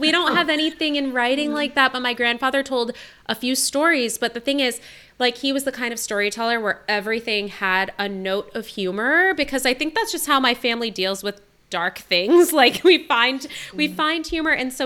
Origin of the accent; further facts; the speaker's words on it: New York, United States; Like, I wasn't hearing so much of this growing up in upstate New York.